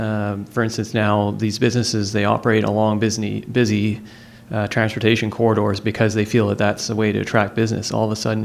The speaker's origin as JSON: {"language": "English", "town": "Victoria", "region": "British Columbia", "country": "Canada", "said": "from Victoria, BC."}